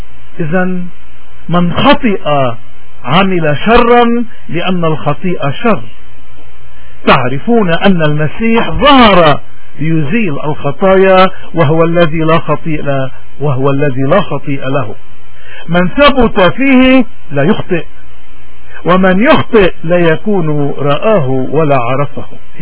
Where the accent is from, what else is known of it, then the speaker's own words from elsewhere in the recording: Lebanon; من هون نحن اليوم كلبنانيين لا ضروري نربط معايير الإيمان ونكون فاهمين هالمعايير هيدي بما يجري بوطننا المحتل